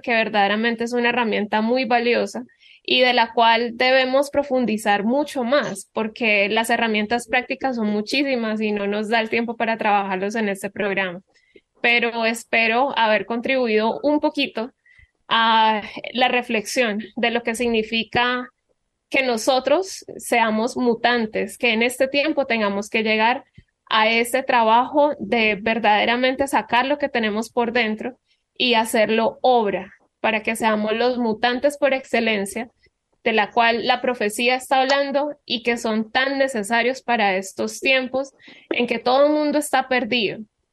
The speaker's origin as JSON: {"language": "Spanish", "country": "Colombia", "said": "Yo soy de la tierra del cóndor, soy de Colombia y aquí todavía hay cóndores en la zona cafetera"}